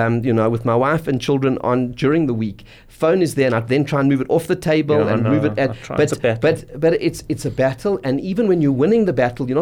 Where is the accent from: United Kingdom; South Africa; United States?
South Africa; And I think what makes us as a South African Jewish community the greatest community in the world is the strong sense of community built around our shuls.